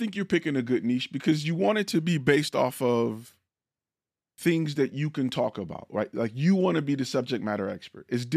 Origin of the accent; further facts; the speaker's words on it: Michigan, United States; now in Texas, United States; That I'm being new to Texas, I never knew about watering your foundation or how important it is. I'm from Michigan.